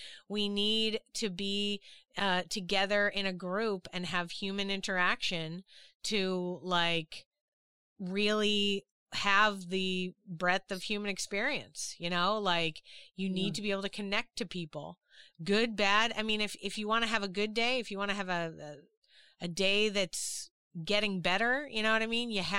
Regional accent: Boston, Massachusetts, United States; When I was a kid, I grew up in Boston, which is, it's not publicized, but it's a very racist place.

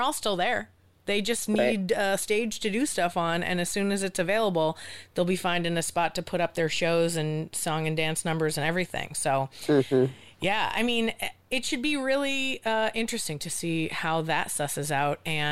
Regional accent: Boston, Massachusetts, United States; also born or lived in New York; I grew up in Boston. I lived in New York for 10 years during UCB's height

